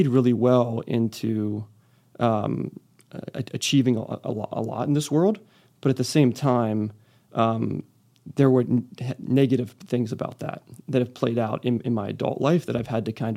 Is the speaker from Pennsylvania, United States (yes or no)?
yes; Pennsylvania, United States; So I grew up in Pennsylvania, brother 7 years younger than me, and parents... incredibly loving, mirrored for me what a good marriage should look like.